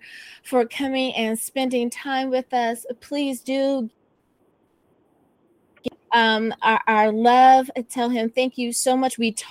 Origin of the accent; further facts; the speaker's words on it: Newport News, Virginia, United States; now in Long Beach, United States; I am originally from Virginia, though I live in Long Beach, California now. My husband is from Los Angeles, so of course I live in California, but I am from Virginia. You know, I have a little twang in my voice still, no matter what.